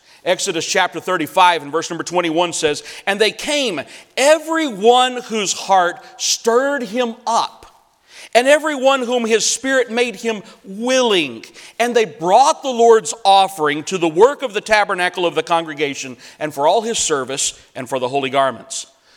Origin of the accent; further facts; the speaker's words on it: Mexico; also born or lived in Mongolia; I grew up in Mexico.